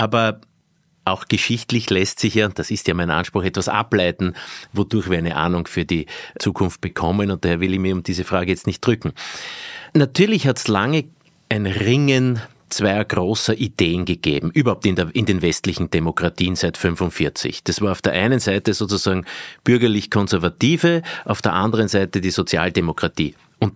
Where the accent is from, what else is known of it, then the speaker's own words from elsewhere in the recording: Linz, Upper Austria, Austria; bin aus Linz gebürtig